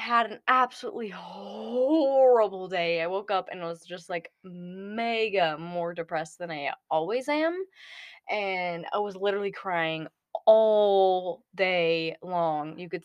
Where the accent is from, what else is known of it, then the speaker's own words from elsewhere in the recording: United States; that we're not from Ireland. I am going to be there, and I'm going to live there eventually, sure. So, and we are part Irish. I'm not being one of those stupid Americans that claim